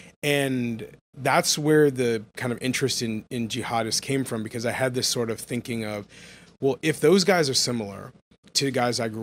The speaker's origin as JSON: {"language": "English", "country": "Canada", "tie": "born there", "said": "I was born in Canada, same age as me."}